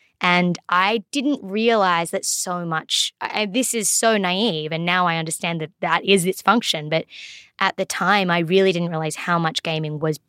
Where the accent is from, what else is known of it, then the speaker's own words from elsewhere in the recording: Australia; And now I'm like, oh no, I'm Australian all the time. Where is that skill that I used to have?